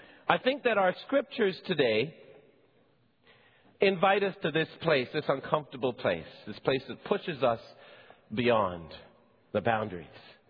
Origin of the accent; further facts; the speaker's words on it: Barbados; even though I'm from Barbados and used